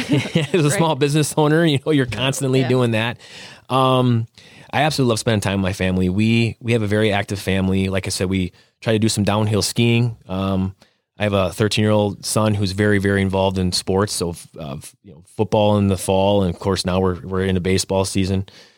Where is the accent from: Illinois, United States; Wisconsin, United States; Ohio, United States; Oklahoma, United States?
Wisconsin, United States; And I grew up in Wisconsin. I was not originally from Stevens Point.